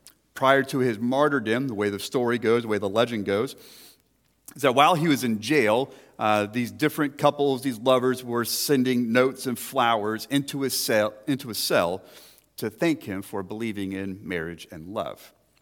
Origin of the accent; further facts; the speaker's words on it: the South, United States; I want to teach you how to pronounce Valentine's Day as a Southerner, because it is different.